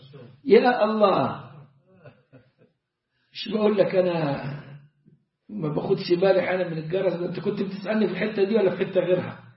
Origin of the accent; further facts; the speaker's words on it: Egypt; على طريقتنا كمصريين